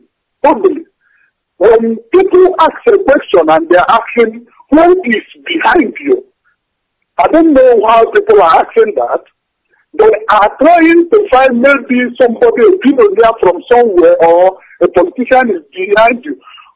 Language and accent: English; Anambra, Nigeria; now in Malaysia; I'm calling from Malaysia. I'm from East Inurum, Basau Local Government, Anambra State, Biafra.